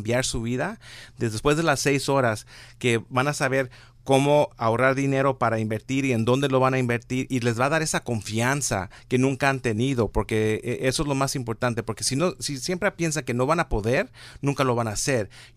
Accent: Los Angeles, California, United States; born there; en la comunidad de donde yo nací, que es el este de Los Ángeles

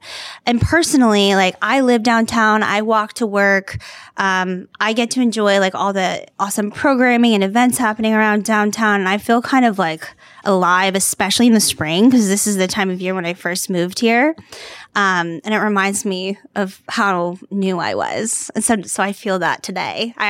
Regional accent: Louisville, Kentucky, United States; now in Cincinnati, United States; Louisville, Kentucky.

